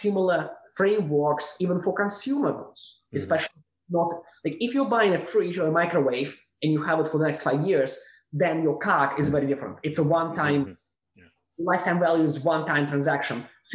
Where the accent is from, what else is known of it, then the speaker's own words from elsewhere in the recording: Russia; moved away as an adult; now in United States; I grew up in Russia, and I came to the US when I was 21 in 2004. I was trained in Russia as a lawyer, and then I came to the US to pursue a master in law degree.